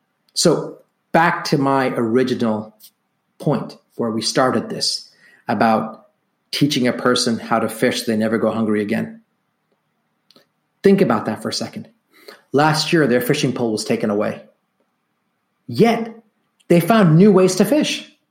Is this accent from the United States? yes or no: no; India; Now, look, I'm Indian, so there are definitely no shortage of traditional costumes and traditional outfits in my culture.